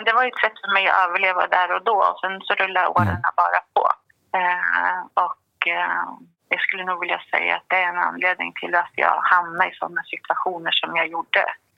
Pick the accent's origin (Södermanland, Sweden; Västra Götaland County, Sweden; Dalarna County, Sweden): Södermanland, Sweden; Eskilstuna; Nej, jag kommer från Eskilstuna. Jag har bott i Eskilstuna hela mitt liv.